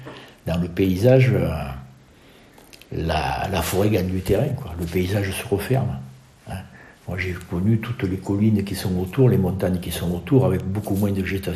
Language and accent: French; Buis-les-Baronnies, Provence-Alpes-Côte d'Azur, France; born there; also born or lived in Montbrun; je suis né à Buis-les-Baronnies, mais bon, j'ai toujours habité Montbrun.